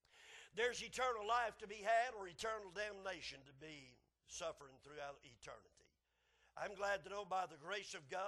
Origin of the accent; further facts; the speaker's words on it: United States; And I'm an American, buddy. I'm a flag-toting, flag-waving American.